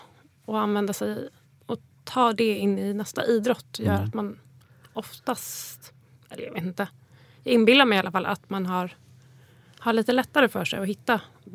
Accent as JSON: {"language": "Swedish", "town": "Bålsta", "region": "Uppsala County", "country": "Sweden", "tie": "born or raised there", "said": "Mina barndomsår är jag uppväxt i en liten villa ute i Bålsta. Med skogen precis på baksidan."}